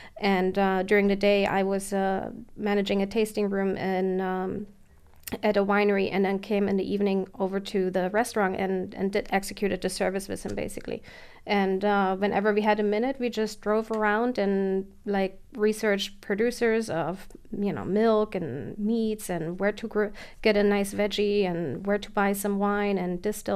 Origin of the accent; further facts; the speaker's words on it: Berlin, Germany; I actually grew up in Berlin, so not winemaking country at all.